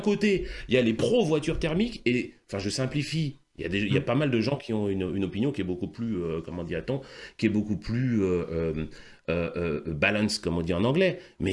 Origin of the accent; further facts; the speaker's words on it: Martinique, France; je suis martiniquais d'origine.